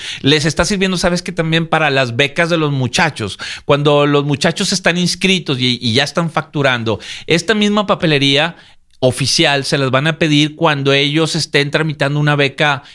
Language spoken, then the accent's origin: Spanish; Mexico; Piensa que uno como mexicano pues se va a quedar allá, a trabajar.